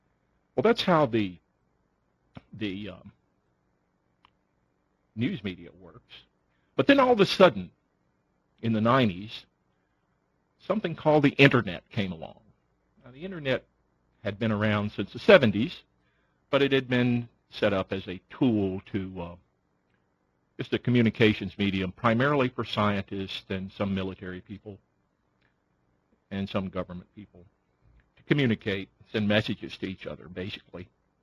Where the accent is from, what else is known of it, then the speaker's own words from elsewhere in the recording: Alabama, United States; When I grew up in North Alabama, the newspaper, our local newspaper, was the Huntsville Times.